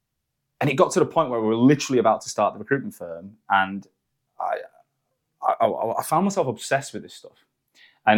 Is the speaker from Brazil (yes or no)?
no; Manchester, North West England, United Kingdom; also born or lived in London; now in Sheffield, United Kingdom; Manchester, but I moved back there in the pandemic when we went remote, and now I live in Sheffield.